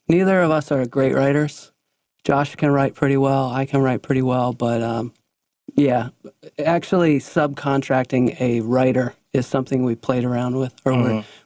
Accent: Worcester, Pennsylvania, United States; I was born in Pennsylvania. Okay. I was raised in Pennsylvania. I basically lived in Pennsylvania my whole life except for college and a couple extra years around college.

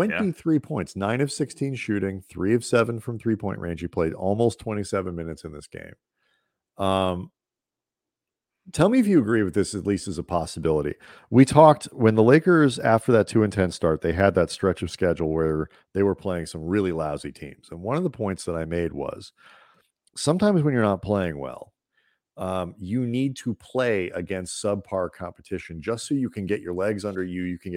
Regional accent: St. Louis, Missouri, United States; People know that we're from St. Louis.

